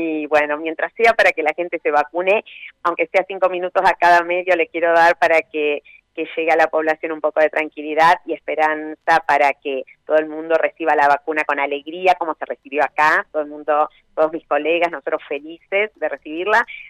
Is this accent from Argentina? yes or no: yes; Argentina; moved away as an adult; also born or lived in Spain; now in England, United Kingdom; me fui de Argentina hace 20 años, trabajé para Médicos Sin Fronteras, trabajé en España muchos años, vine a Inglaterra y bueno, y acá estoy.